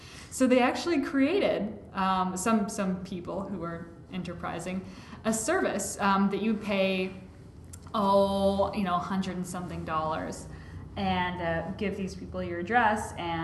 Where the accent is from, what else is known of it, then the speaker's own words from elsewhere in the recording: Alameda, California, United States; Alameda, my hometown. I grew up there.